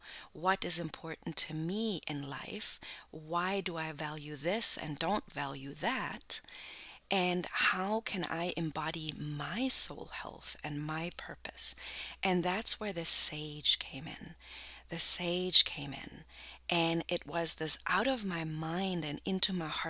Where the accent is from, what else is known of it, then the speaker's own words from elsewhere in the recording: Germany; English is a second language; also born or lived in Cape Town, South Africa / United States; now in Canada; I've lived in 4 countries in my lifetime, born and raised in Germany. Then I've also lived in South Africa, in Cape Town, because my mom was South African. I've lived in the United States, and right now I'm living in Canada.